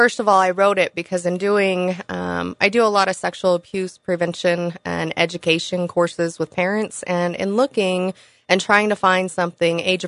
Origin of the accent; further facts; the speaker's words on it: Farmington, New Mexico, United States; I grew up in Farmington, went to school here, graduated from here, earned my degree here through New Mexico Highlands University.